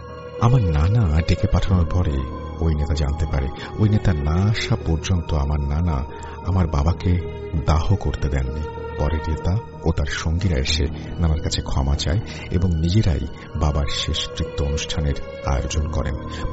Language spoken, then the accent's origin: Bangla; Chittagong Division, Bangladesh; আমাদের গ্রাম গহীন হওয়ায় আধুনিকতার ছোঁয়া তেমন লাগেনি। থানচি থেকে প্রায় 3 ঘন্টা মোটর সাইকেলে, তারপর পায়ে হেঁটে, আরও অনেক গভীরে ছোট ঝড়া পাহাড় পেরিয়ে আমাদের গ্রাম।